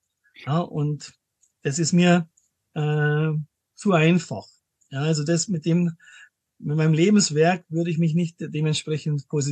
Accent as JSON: {"language": "German", "town": "Munich", "region": "Bavaria", "country": "Germany", "said": "bin 57, bin aus München, lebe auch in München, war aber schon viel auf der Welt unterwegs."}